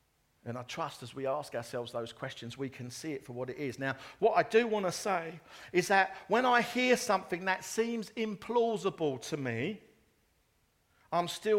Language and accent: English; East of England, United Kingdom; I'm from Essex. Go Essex.